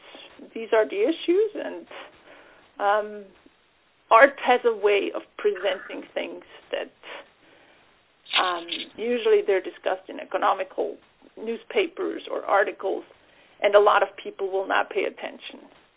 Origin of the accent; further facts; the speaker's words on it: Switzerland; moved away as an adult; now in United States; I was born in Switzerland, born and raised in Switzerland, and then I moved to the U.S. when I was 25.